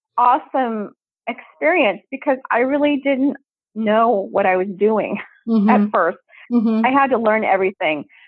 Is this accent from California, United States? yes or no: yes; California, United States; now in Independence, United States; Well, I live in Independence, Oregon, and I'm a transplant from California.